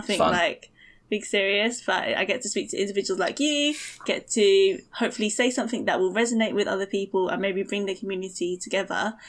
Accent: East of England, United Kingdom; I grew up in Essex, so nice. It was pretty white.

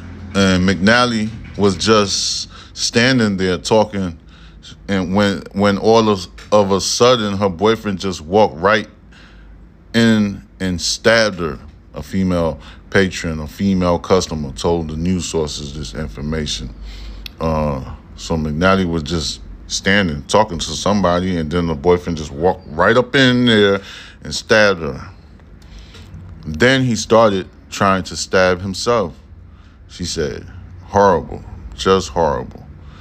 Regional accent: New York, United States; Everybody know I'm from New York.

